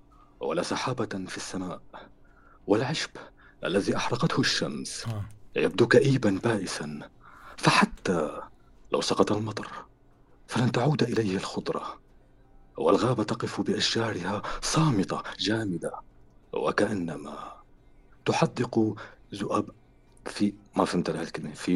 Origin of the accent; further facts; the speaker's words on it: Syria